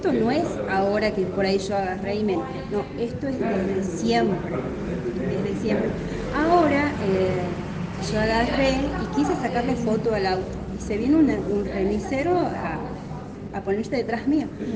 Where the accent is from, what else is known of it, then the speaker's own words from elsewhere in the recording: Perico, Jujuy, Argentina; yo también soy de Perico